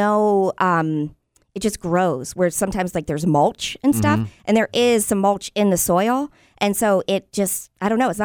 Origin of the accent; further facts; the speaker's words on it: Pennsylvania, United States; growing up, I grew up in Pennsylvania amongst the Amish, so that's why I feel like I'm part homesteader.